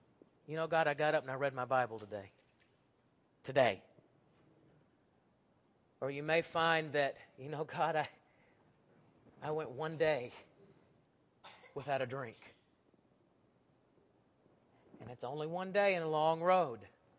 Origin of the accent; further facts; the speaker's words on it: Huntsville, Alabama, United States; At West Huntsville, where I grew up in Alabama, we have a stage.